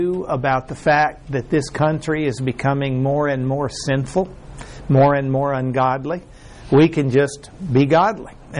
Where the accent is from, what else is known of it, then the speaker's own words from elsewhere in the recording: Mexico; I was raised in Mexico. And in Mexico, we were not citizens of Mexico. We were residents, but not citizens.